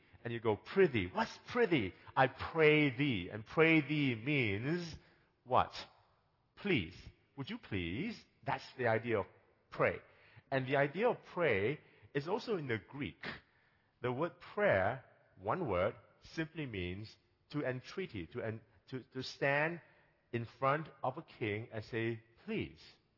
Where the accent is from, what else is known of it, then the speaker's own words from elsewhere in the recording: Singapore; now in Canada; I come from Singapore, and there's snow, one word.